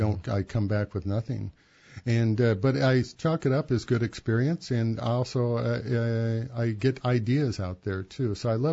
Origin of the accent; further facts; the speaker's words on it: Redlands, California, United States; I moved here from Redlands, California.